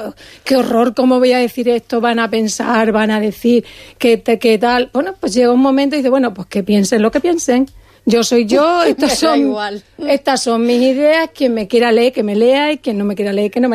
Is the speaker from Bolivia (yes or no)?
no; Badajoz, Extremadura, Spain; como yo quiero mucho a mi tierra, quiero mucho a Badajoz